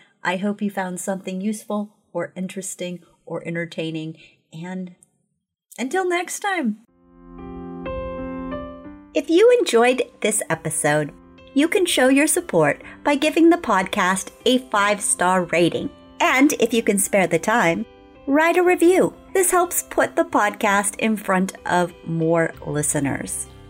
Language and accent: English; California, United States; also born or lived in Costa Rica; now in Oregon, United States; I mean, I'm Californian. I've lived in California and I've lived in Costa Rica.